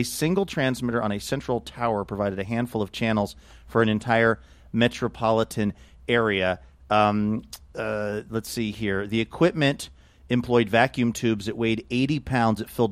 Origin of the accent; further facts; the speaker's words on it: Seattle, Washington, United States; even though I grew up in Seattle and he grew up in Lake Stevens, we had kind of similar friend groups